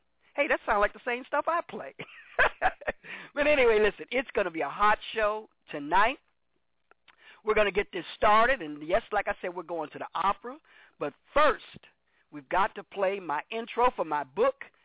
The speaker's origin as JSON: {"language": "English", "town": "Chicago", "region": "Illinois", "country": "United States", "tie": "born or raised there", "said": "coming live from Chicago, Illinois, my hometown."}